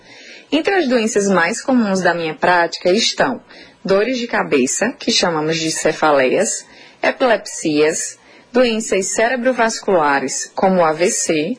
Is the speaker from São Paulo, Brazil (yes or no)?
no; Araripina, Pernambuco, Brazil; Sou natural de Araripina e estou muito feliz em retornar como profissional